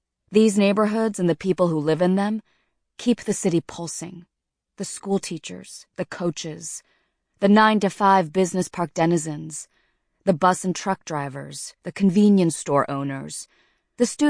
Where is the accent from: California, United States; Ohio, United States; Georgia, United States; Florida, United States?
California, United States; Los Angeles; I grew up in Los Angeles, an avid reader, looking for the sort of stories that existed along the edges of the narrative the outside world knew as Los Angeles.